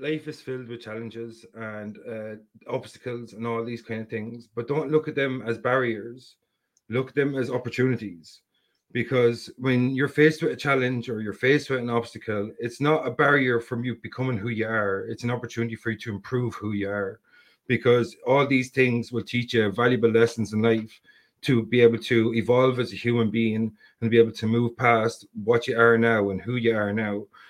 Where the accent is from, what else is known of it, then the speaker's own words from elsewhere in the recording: England, United Kingdom; accent: Midlands; my accent, like I'm from the Midlands, so we kind of mispronounce certain words, like even though like I'd be considered well spoken enough, that like a TH becomes a D and stuff like that. And we drop letters at the end of certain words.